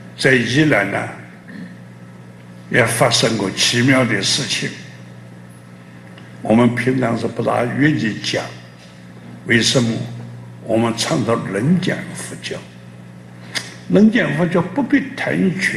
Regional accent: United States; 我们美国人得到硫磺岛

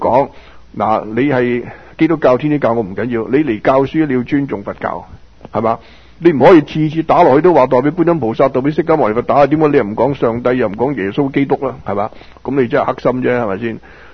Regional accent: China; 所以点解我哋中国人啊，我哋喺呢个中华文化嘅摇篮嗰度生长

